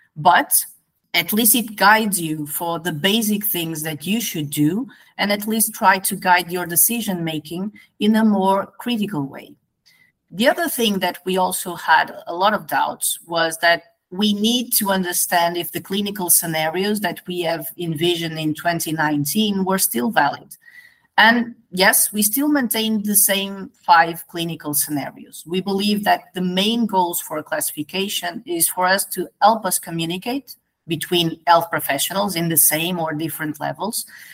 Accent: Portugal; I am from Portugal.

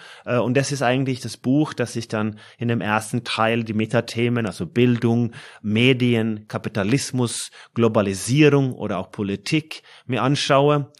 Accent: Norway; Und es ist in Skandinavien, also Norwegen, meine Heimat insbesondere, gab es die Frage nicht.

